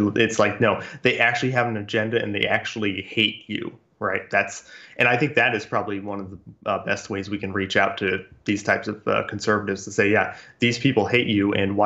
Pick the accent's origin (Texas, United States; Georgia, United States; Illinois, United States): Illinois, United States; I mean, I come from Illinois and there's like, you know, catfish down there